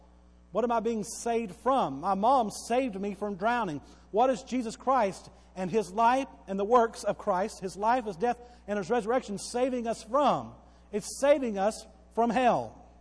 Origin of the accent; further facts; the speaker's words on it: Bowie, Texas, United States; I grew up in Bowie, Texas, all right? We were the Bowie Jackrabbits.